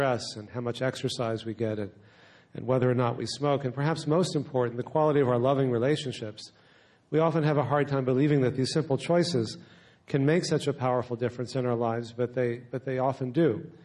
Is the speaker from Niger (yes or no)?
no; Texas, United States; It is true I'm from Texas, and where I don't know if I can say this on the radio, where shit is a 3-syllable word